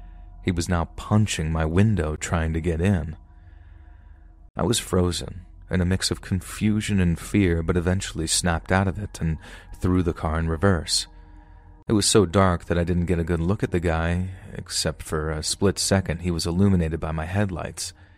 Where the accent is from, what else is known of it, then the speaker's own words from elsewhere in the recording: Midwest, United States; also born or lived in East Coast; I'm 33 and I live in the rural Midwest. I was born and raised in my hometown, and with the exception of a few months of living with my father on the East Coast, I've lived here my entire life.